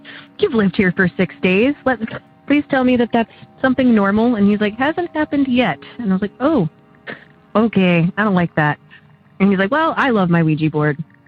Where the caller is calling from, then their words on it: Oberlin, Ohio, United States; I'm calling from Oberlin, Ohio.